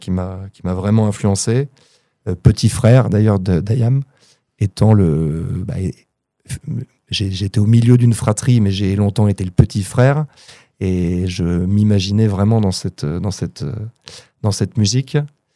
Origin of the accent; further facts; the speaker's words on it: Poitiers, Nouvelle-Aquitaine, France; Donc oui, je suis natif de Poitiers, alors qu'il n'est déjà pas une capitale mondiale, qui est déjà la campagne pour beaucoup. Et je travaille et vis dans le monde agricole, dans un petit bled dans le 86 qui s'appelle Verrières.